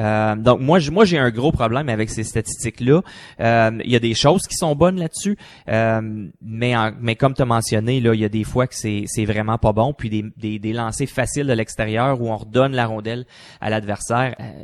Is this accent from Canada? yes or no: yes; Quebec, Canada; moi, en tant que Québécois, c'est sûr que je suis déçu